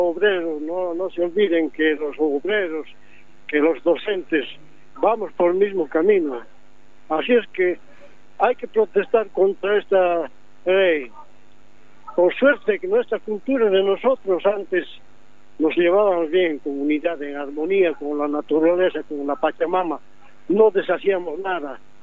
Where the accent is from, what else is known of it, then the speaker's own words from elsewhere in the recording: Mendoza, Argentina; Mi cultura yo no lo olvido. Yo soy mendocino, yo soy argentino boliviano. Estoy desde hace del 86